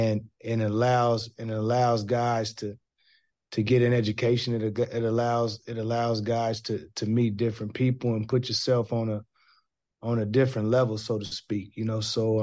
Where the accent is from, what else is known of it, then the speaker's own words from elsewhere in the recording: Portland, Oregon, United States; when I was a young kid growing up in Portland, Oregon